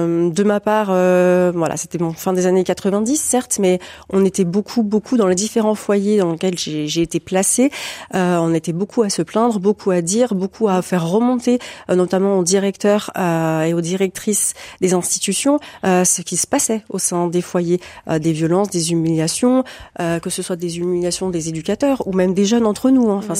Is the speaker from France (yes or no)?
yes; France; Ça n'aurait pas existé chez nous en France en 2024, surtout pas.